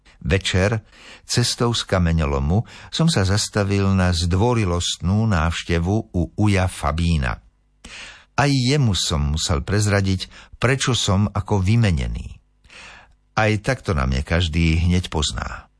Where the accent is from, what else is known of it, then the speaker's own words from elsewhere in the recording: Liptovská Revúca, Žilina Region, Slovakia; v mojej rodnej dedine Liptovské Revúce.